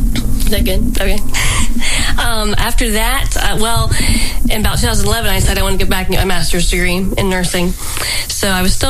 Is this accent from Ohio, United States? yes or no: yes; Fort Recovery, Ohio, United States; That's right. So, yep … I'm a 2005 graduate of Fort Recovery High School.